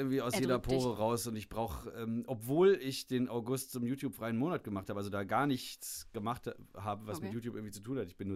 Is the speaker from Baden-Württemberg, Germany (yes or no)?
no; Salzgitter, Lower Saxony, Germany; also born or lived in Bad Homburg / Bremen; Tatsache, bei mir gibt es gar keinen Dialekt. Geboren in Salzgitterbad.